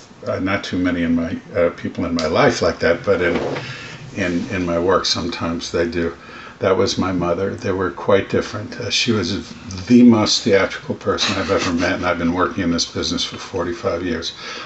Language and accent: English; Yonkers, New York, United States; also born or lived in Manhattan / Bronx; So I was born in Manhattan at Doctor's Hospital, which no longer exists, on the far east side of Manhattan. We lived first for a little while in the Bronx with my grandparents on off Pelham Parkway on Wallace Avenue. And then we moved up to Yonkers, where I grew up in Yonkers